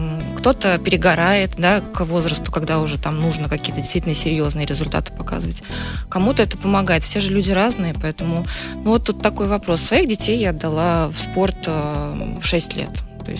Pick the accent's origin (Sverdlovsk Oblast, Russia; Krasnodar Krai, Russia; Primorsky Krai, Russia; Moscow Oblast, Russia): Moscow Oblast, Russia; Elektrostal; когда меня привели на первую тренировку в моем родном городе Электросталь